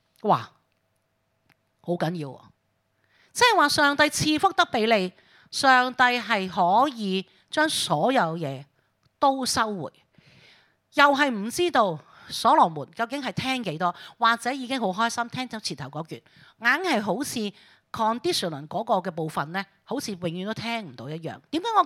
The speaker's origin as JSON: {"language": "Cantonese", "country": "Hong Kong", "said": "可能像我們香港人"}